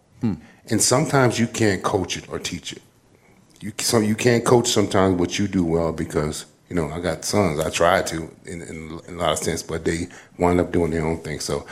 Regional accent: New Jersey, United States; because, you know, I'm from New Jersey, so I was able to go back and forth home.

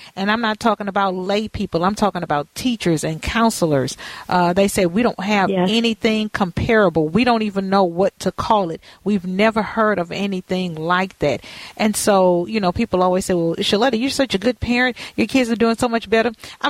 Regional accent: Texas, United States; I'll say it, I'm from Texas

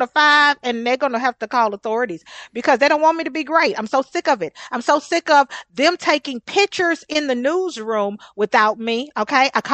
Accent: Texas, United States; Now, I'm from Texas, so the chili there is a spicier jalapeno type of chili.

